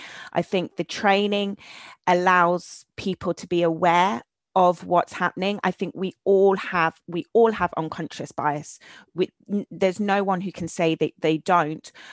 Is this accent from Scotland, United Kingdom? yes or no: no; London, United Kingdom; I'm from Southwest London, you know, and people go, no, where are you really from? And I'm like, yeah, I was born and bred in Southwest London.